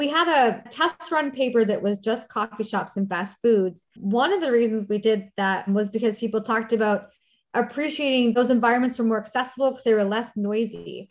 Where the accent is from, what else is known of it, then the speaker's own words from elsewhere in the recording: Canada; I'm Canadian, so a Tim Hortons or a McDonald's is relatively wide pathways